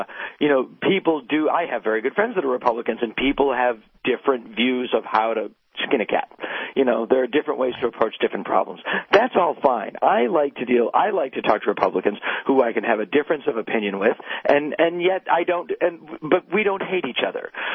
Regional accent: Massachusetts, United States; I'm from Massachusetts.

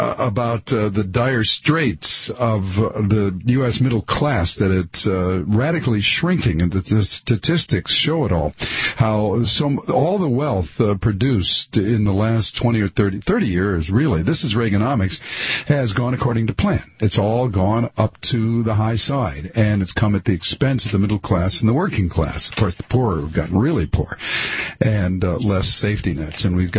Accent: United States; since I'm an American, I could do Cuba in the winters and Finland in the summer.

